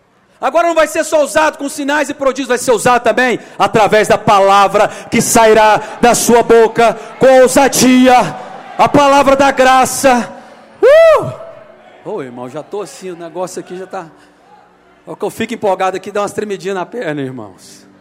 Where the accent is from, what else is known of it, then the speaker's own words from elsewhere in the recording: Jussara, Brazil; Que eu sou lá de Jussara.